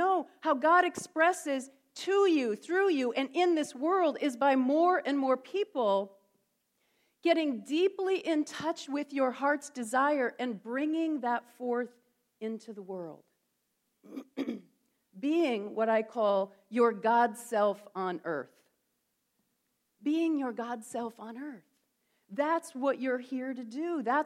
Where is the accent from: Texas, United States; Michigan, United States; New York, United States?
New York, United States; I grew up in the Thousand Islands of upstate New York. Anyone know the Thousand Islands region?